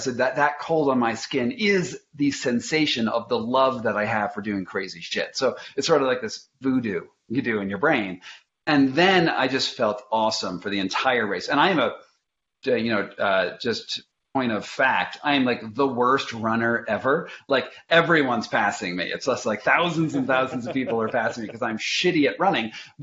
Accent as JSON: {"language": "English", "region": "Massachusetts", "country": "United States", "tie": "born or raised there", "said": "I grew up on near Cape Cod, which is, you know, there's some surf breaks there."}